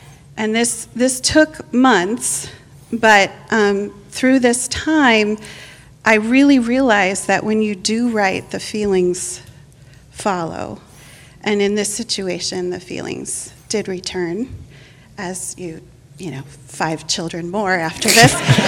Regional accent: New Jersey, United States; He's from Chicago, I'm from New Jersey, if you're wondering about the accent.

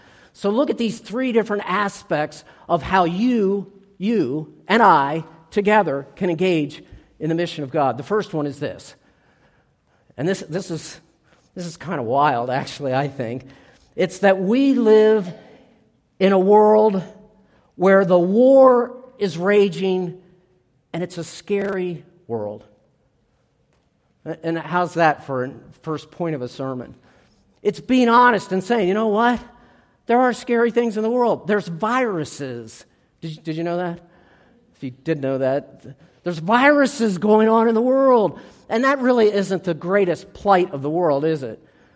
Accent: East Coast, United States; And I grew up on the East Coast and used to love going to the ocean

